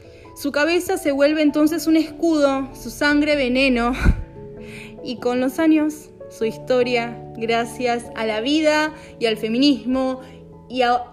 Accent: Argentina; así le decimos a las chicas jóvenes en mi país, soy de Argentina

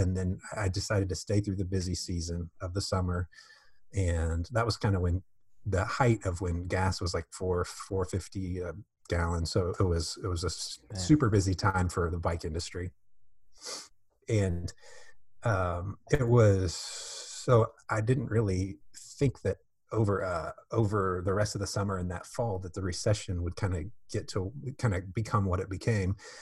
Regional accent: Indianapolis, Indiana, United States; So I'm mainly from Indianapolis.

